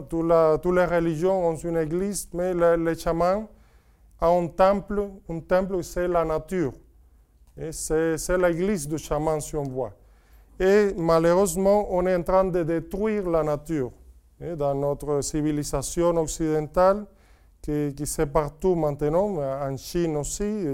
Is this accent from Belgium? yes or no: no; Cuba; French is a second language; moi, à Cuba, mon pays d'origine